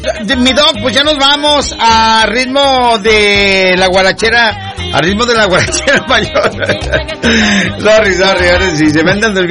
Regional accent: Mexico; Oye, entonces nosotros como mexicanos

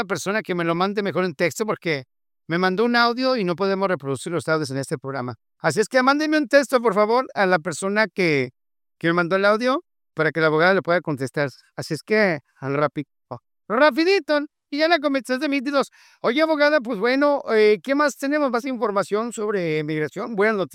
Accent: Mexico; Soy mexicano.

